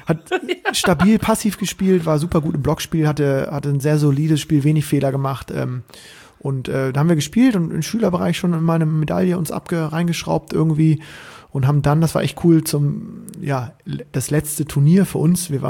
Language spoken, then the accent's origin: German; Bremen, Germany; er war Niedersachse, ich war Bremer